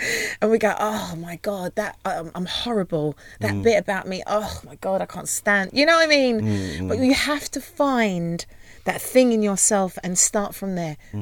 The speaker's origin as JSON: {"language": "English", "town": "Peckham", "region": "London", "country": "United Kingdom", "tie": "born or raised there", "said": "so I grew up in Peckham."}